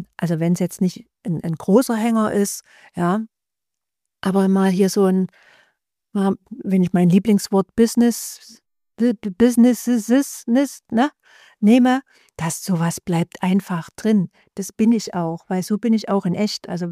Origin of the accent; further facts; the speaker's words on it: Saxony, Germany; Ich komme aus Sachsen. Das wird man immer hören.